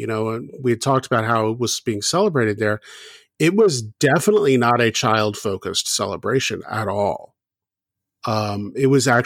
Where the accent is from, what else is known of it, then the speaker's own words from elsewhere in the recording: the South, United States; I grew up in the South. My family was Protestant and religion was completely absent from our celebration of Christmas.